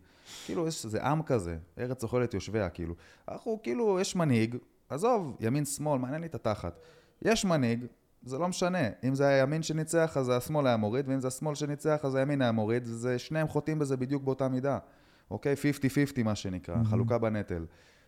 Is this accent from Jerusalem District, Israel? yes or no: no; Netanya, Central District, Israel; אני גדלתי בנתניה